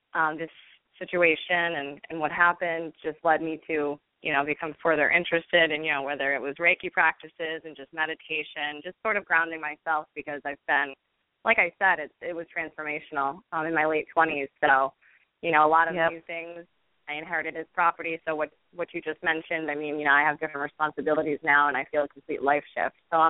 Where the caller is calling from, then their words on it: Rhode Island, United States; I'm calling from Rhode Island.